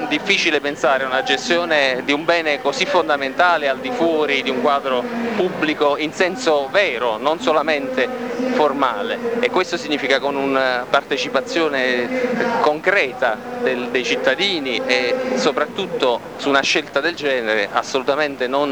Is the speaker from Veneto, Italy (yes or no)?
no; Naples, Campania, Italy; Allora, siamo di Napoli